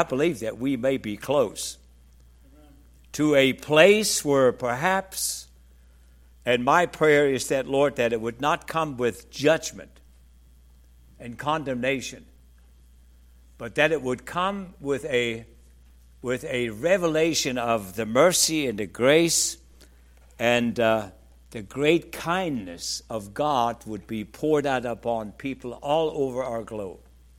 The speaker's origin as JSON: {"language": "English", "town": "Freiburg", "region": "Baden-Württemberg", "country": "Germany", "tie": "born or raised there", "said": "In Europe, for instance, close to my hometown, Freiburg, Germany"}